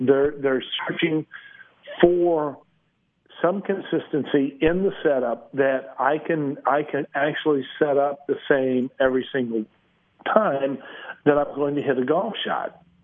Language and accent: English; Midwest, United States; I grew up in the Midwest, and, you know, I certainly did not play golf for probably a three-month stretch.